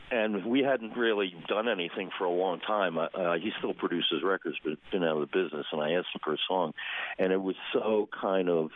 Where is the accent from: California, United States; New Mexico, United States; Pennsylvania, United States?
Pennsylvania, United States; Yeah, but ironically, we're all from Pennsylvania.